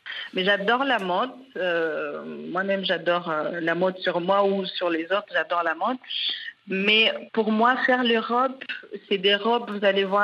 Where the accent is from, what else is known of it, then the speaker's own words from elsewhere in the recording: Goma, North Kivu, DR Congo; Si je rentre chez moi à Goma, ça serait quoi la chose la plus importante ?